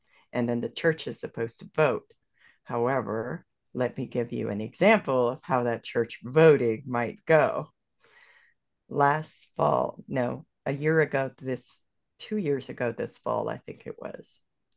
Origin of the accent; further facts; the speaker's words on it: Pennsylvania, United States; also born or lived in Wisconsin; I was born in Pennsylvania. I lived in three different Amish settlements in Western Pennsylvania. And I also lived in two different Amish settlements in Wisconsin.